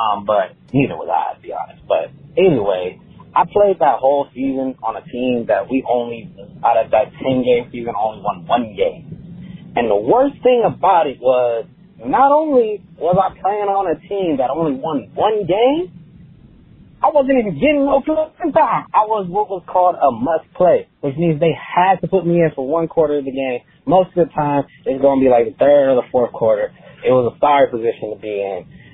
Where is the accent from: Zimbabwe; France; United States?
United States; Inglewood, California; now in Orange County, United States; So I grew up, if you know anything about Cali, I grew up in the Inglewood area.